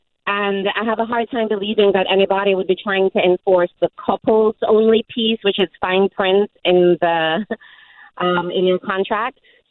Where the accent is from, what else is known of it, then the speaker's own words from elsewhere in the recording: Jamaica; I'm born and raised in Jamaica